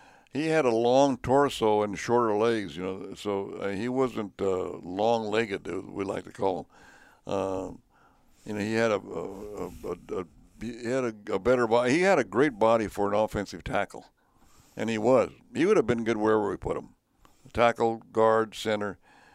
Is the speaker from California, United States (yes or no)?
yes; Sanger, California, United States; in my hometown of Sagar, California, which is in the Central Valley outside of Fresno.